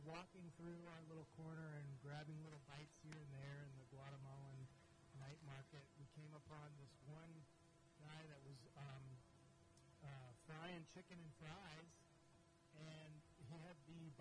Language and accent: English; Alabama, United States; Well, hey, you know, I'm from Alabama